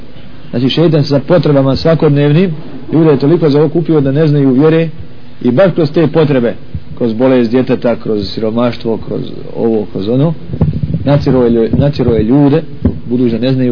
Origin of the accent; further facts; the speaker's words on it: Bosnia & Herzegovina; I kod nas u Bosni nije se od toga čisto.